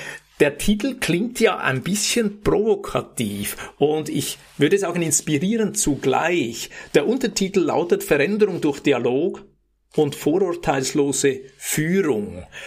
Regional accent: Lucerne, Switzerland; ich bin ja in Luzern geboren, aufgewachsen, habe ich in Zürich studiert.

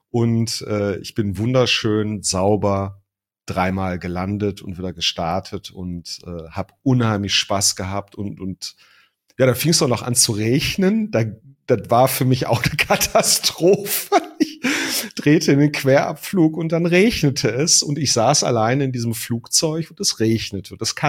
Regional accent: North Rhine-Westphalia, Germany; wie man das bei uns im Ruhrpott sagt

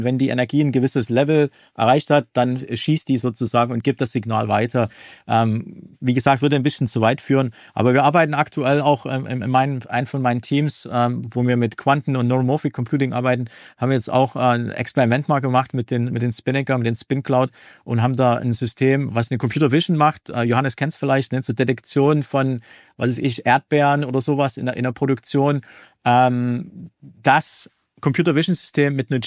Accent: Dresden, Saxony, Germany; ich bin ja aus Dresden, hört man vielleicht auch manchmal am Dialekt hier

